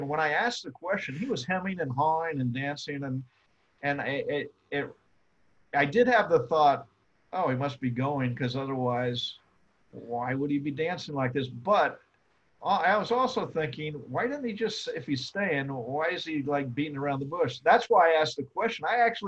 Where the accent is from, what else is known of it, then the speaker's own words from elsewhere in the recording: Ohio, United States; I grew up in Ohio, so I've been in snow, but that was scary.